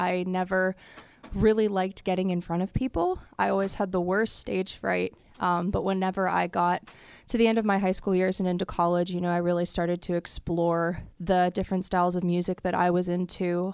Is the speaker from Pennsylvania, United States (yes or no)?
yes; Vandergrift, Pennsylvania, United States; Well, I grew up in Vandergrift, Pennsylvania. I went to school at St. Vincent College, which is in La Trobe.